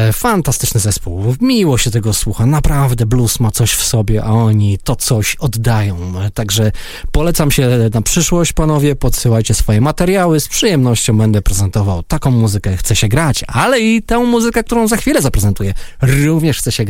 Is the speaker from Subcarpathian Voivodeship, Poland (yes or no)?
no; Gdańsk, Pomeranian Voivodeship, Poland; ja jestem akurat z Trójmiasta, a konkretnie z Gdańska, a konkretnie z Zaspy